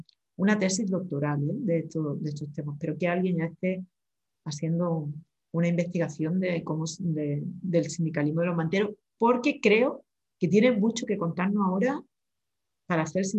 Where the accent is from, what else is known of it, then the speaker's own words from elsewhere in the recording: Seville, Andalusia, Spain; aunque yo soy de Sevilla